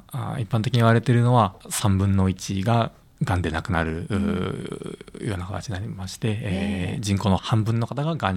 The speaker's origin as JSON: {"language": "Japanese", "region": "Kyushu", "country": "Japan", "lives_now": "Yao, Japan", "said": "そうですね、九州出身です。"}